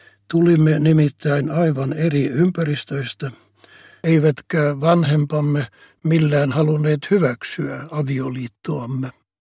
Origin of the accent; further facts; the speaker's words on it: Ho Chi Minh City, Vietnam; moved away as an adult; Tulen Vietnamista, Etelä-Vietnamista.